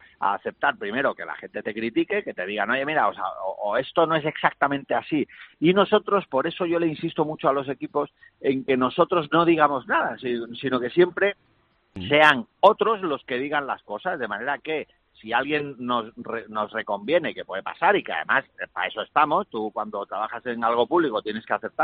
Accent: Antequera, Andalusia, Spain; que hemos estado grabando en Antequera, en mi tierra.

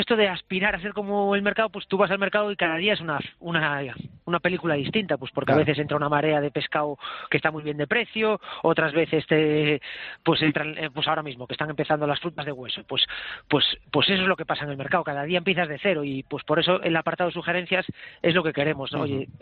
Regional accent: Malaga, Andalusia, Spain; Yo soy de Málaga.

